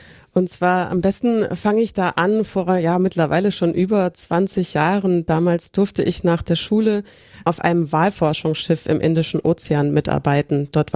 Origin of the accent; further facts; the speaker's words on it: North Rhine-Westphalia, Germany; Ich bin jetzt im Ruhrgebiet groß geworden. Das ist jetzt nicht für seine Naturschönheit bekannt.